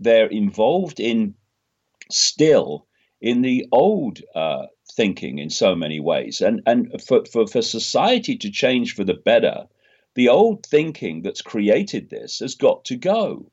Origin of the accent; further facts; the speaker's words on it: Leicester, East Midlands, United Kingdom; I was brought up in Leicester in the 1950s and onwards in a Labour Party a family.